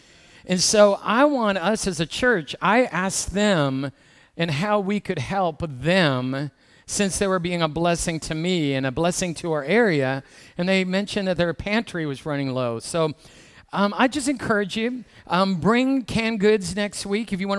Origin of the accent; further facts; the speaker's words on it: Michigan, United States; I'm from Michigan. I grew up in Michigan.